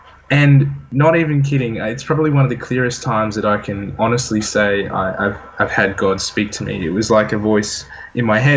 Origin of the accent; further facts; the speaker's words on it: Australia; Firstly, God, I'm white. Secondly, I'm Australian.